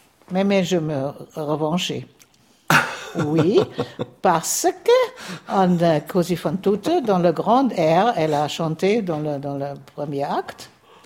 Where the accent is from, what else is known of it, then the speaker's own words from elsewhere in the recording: Provence-Alpes-Côte d'Azur, France; now in Vienna, Austria; je suis venue de la Provence. C'est ça. J'étais une, comme on dit ici, une petite oie de Provence, non.